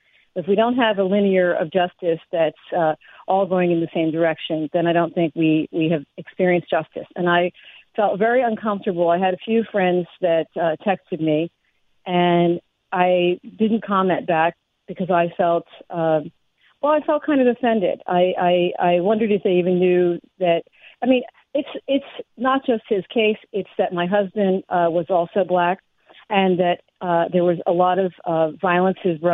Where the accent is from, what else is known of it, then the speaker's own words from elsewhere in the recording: Pennsylvania, United States; I wanted to talk to you about Bill Cosby because, first of all, I am from Montgomery County. Second of all, Norristown is right next to where we live.